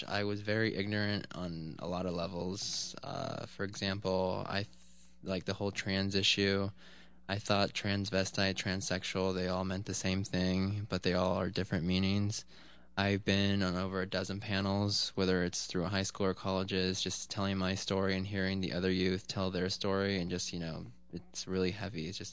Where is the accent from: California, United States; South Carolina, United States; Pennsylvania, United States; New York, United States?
California, United States; Santa Rosa; Oh, well, I grew up in Santa Rosa. I was born here. I lived here all my life.